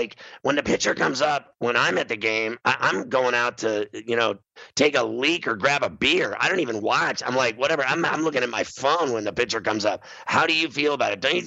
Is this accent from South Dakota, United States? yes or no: no; Pittsburgh, Pennsylvania, United States; My experience is growing up in Pittsburgh as a kid, I'm a lot older than you by, like, you know, I think 15 years older than you or something like that.